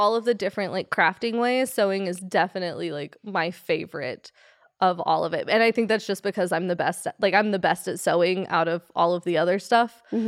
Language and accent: English; Las Vegas, Nevada, United States; also born or lived in Louisiana; So when I was growing up, I was born in Louisiana, and we moved to Vegas when I was like in third grade.